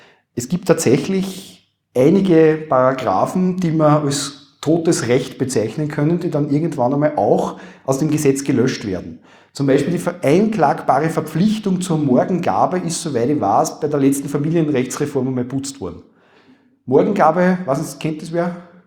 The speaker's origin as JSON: {"language": "German", "country": "Austria", "said": "bei uns in Österreich sagt man sicher nicht."}